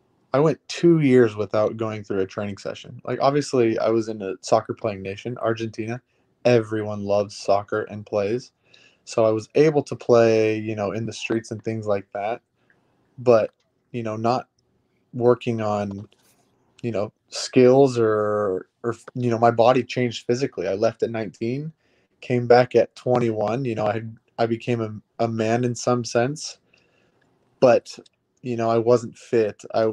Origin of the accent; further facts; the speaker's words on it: United States; You, growing up in America, you know it's not one of the most popular sports